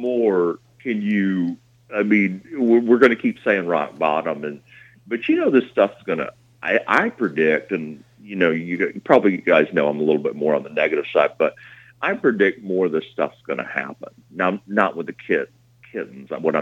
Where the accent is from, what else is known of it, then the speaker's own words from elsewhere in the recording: Knoxville, Tennessee, United States; walking up the hill, you know, things like that, that we take advantage of when I grew up in Knoxville.